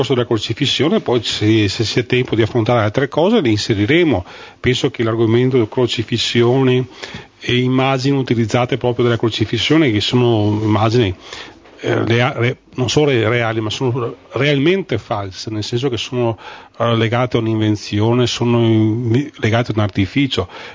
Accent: Marostica, Veneto, Italy; tutti e tre siamo veneti

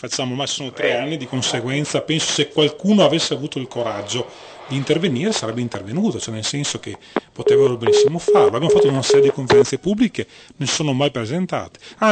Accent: Marostica, Veneto, Italy; io sono di Malostica.

